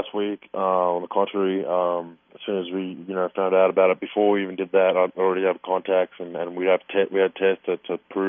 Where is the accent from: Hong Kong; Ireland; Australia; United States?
Australia; I'm definitely Australian, proud to be Australian, proud to live in the country, but I'm very proud of my heritage, where my whole family comes from both sides, so as long as we know are Croatian.